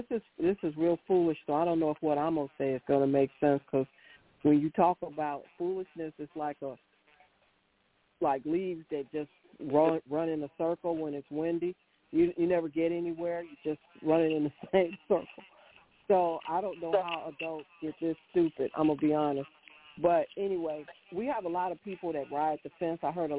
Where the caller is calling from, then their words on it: North Carolina, United States; I'm calling from North Carolina.